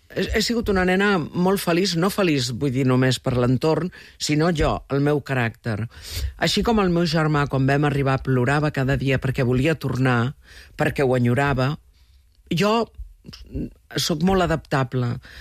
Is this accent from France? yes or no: no; Argentina; now in Spain; Pensa que a casa parlàvem català a l'Argentina.